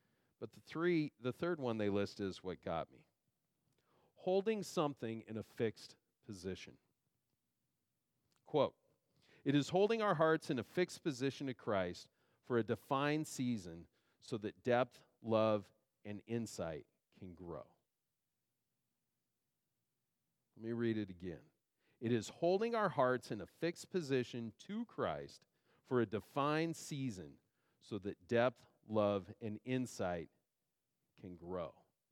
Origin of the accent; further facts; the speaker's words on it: Idaho, United States; also born or lived in Oregon / Washington; Growing up in Idaho, Oregon, Washington, I've come to expect water that is cool and clear